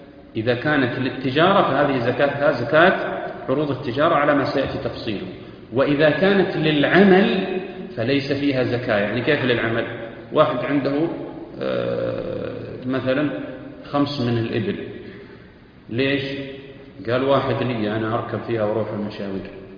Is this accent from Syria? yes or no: no; Saudi Arabia; لا تكاد تجب عندنا في المملكة العربية السعودية كلها